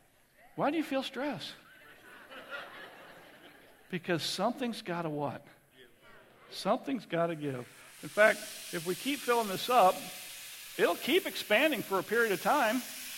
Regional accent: United States; I have a busy life because I'm an American anyway.

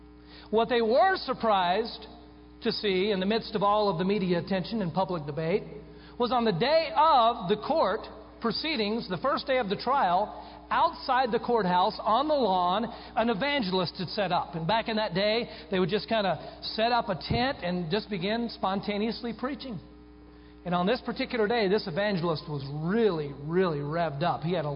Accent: Denton, Texas, United States; where I was growing up in Denton, Texas, right from wrong was not always real clear.

